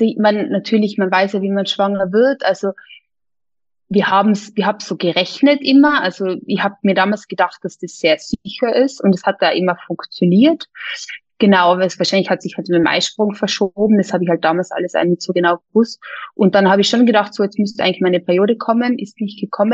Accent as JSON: {"language": "German", "town": "Innsbruck", "region": "Tyrol", "country": "Austria", "moved": "as an adult", "lives_now": "Munich, Germany", "said": "ich komme ursprünglich aus Innsbruck, wohne jetzt aber schon seit 10 Jahren in München, bin 36 Jahre alt und habe 4 Kinder."}